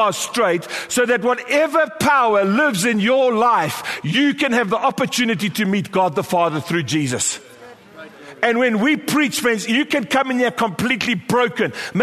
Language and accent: English; KwaZulu-Natal, South Africa; and I come from Natal